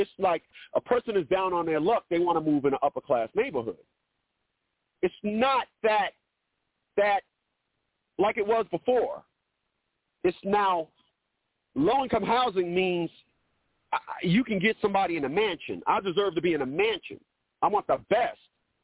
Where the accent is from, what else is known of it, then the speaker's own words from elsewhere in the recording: Newark, New Jersey, United States; I'm from Newark.